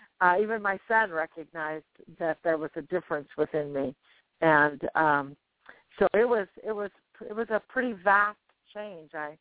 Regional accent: Springfield, Missouri, United States; But I believe it or not, I'm from Springfield, Missouri.

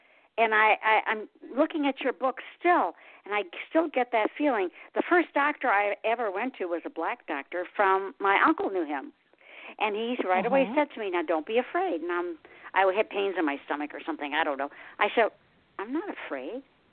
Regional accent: Detroit, Michigan, United States; I was born and raised in Motown, you know, in Detroit.

